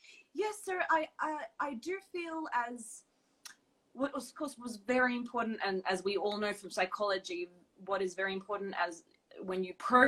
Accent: Sydney, New South Wales, Australia; born there; No, I was born in Sydney, in Australia. So our heritage is Bosnian.

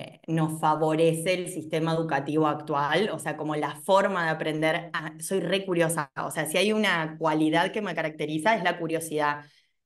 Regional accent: Chaco, Argentina; now in Córdoba, Argentina; necesito trabajar para seguir viviendo en Córdoba, soy de Chaco y estudié en Córdoba. Entonces necesitaba dinero para seguir viviendo acá.

